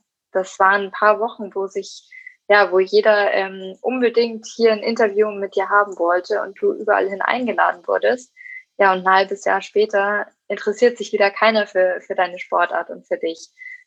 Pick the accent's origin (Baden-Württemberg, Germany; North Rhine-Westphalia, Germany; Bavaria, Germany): Bavaria, Germany; Erlangen; in meiner Heimatstadt in Erlangen und auch hier in Nürnberg